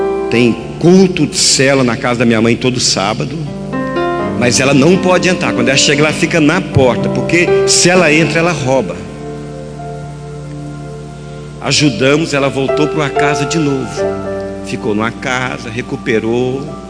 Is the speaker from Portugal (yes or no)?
no; Goiânia, Goiás, Brazil; Há 2 meses atrás eu cheguei a Goiânia. Eu sou natural de Goiânia.